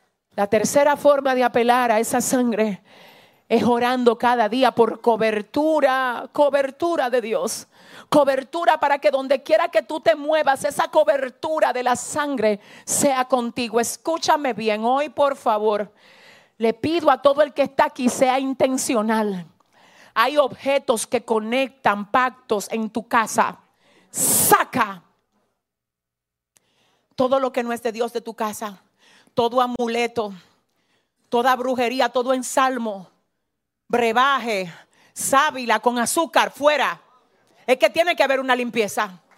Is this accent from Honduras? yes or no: no; San Francisco de Macorís, Duarte, Dominican Republic; La gente de San Francisco, de donde yo soy, tiene fama de ser gente violenta, rebusera.